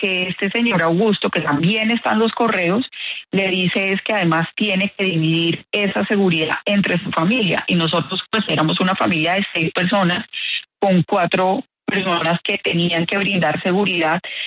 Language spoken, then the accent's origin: Spanish; Colombia; nosotros somos 2 colombianos más en cuántos millones de colombianos